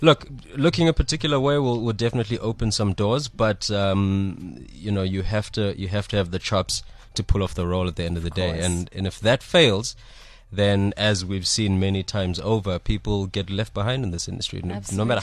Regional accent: Durban, KwaZulu-Natal, South Africa; born or raised there

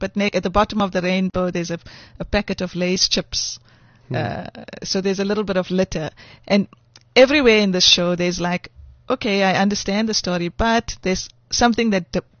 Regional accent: South Africa; So for me, I think as a South African, that's what I would hope people would take away from the show.

